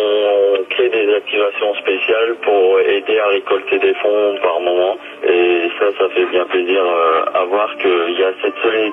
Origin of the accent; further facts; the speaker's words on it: Roubaix, Hauts-de-France, France; Je suis de Roubaix en France, oui, dans le nord de la France, à quelques kilomètres de la frontière voisine.